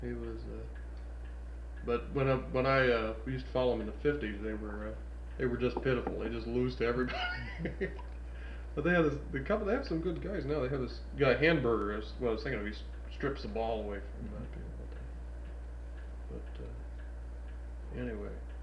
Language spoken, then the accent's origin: English; Virginia, United States; I grew up around Washington, D.C., so, or in the Virginia part.